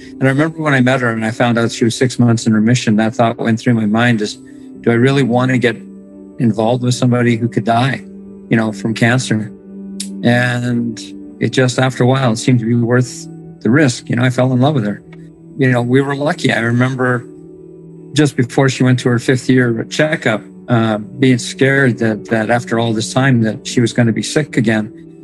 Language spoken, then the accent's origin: English; Morden, Manitoba, Canada; I'm from Morden, Manitoba.